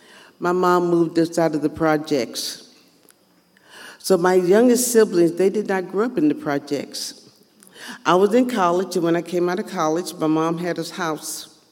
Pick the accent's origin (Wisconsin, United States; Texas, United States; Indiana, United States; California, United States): Texas, United States; Houston; Well, as y'all know, I am a Houstonian. I'm a native Texan. I was born in Houston.